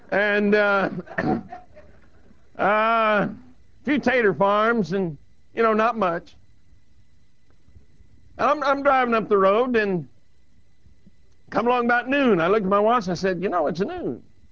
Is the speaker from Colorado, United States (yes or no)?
yes; Colorado, United States; I was raised in Southern Colorado